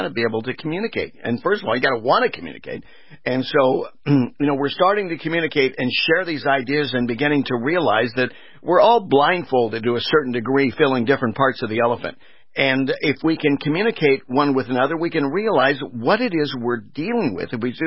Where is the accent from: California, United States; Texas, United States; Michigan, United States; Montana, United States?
California, United States; And I'm here with my buddy who, you know, we grew up together in California.